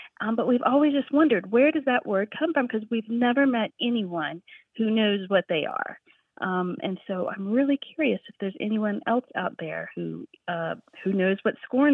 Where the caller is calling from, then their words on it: Harrisonburg, Virginia, United States; I'm calling from Harrisonburg, Virginia.